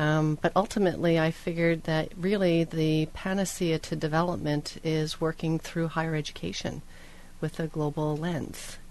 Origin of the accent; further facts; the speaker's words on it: Ottawa, Ontario, Canada; also born or lived in Inuvik; So I was born in Inuvik, and I grew up in Ottawa.